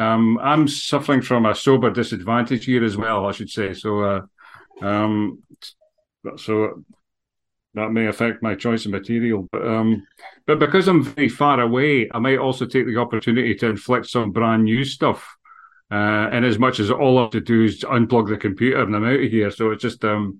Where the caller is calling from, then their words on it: Edinburgh, Scotland, United Kingdom; But I'm waving from Edinburgh here. I'm sitting in the wee office at the back of the house in Edinburgh just now.